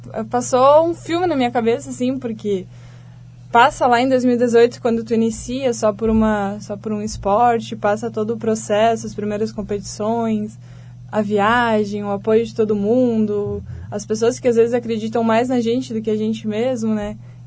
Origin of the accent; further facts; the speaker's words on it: Itapuca, Rio Grande do Sul, Brazil; now in Garibaldi, Brazil; Não, eu sou natural de Itapuca, é uma cidade perto de Arvorezinha, Soledade. Mas eu já moro aqui em Garibaldi já fazem praticamente 6 anos.